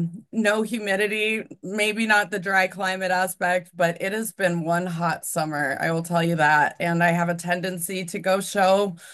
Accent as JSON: {"language": "English", "town": "Breckenridge", "region": "Colorado", "country": "United States", "tie": "born or raised there", "said": "I grew up in Breckenridge, Colorado. For those of you who have heard of Breckenridge, it's a great little mountain resort in Colorado and very small community."}